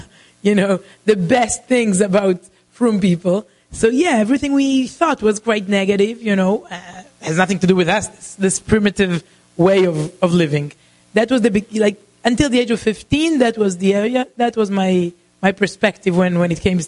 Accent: Israel; So I grew up in Israel, and until the age of 15, I never met someone who is religious

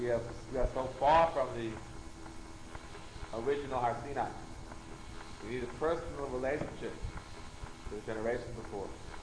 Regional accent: Brooklyn, New York, United States; I grew up in Brooklyn as a little kid, and we didn't know anything.

